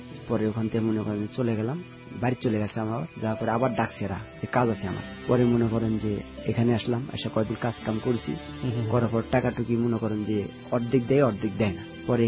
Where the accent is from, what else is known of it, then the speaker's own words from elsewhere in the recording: Rajshahi, Rajshahi Division, Bangladesh; আমি বললাম যে আমার বাড়ি অমুক জায়গায় রাজশাহীতে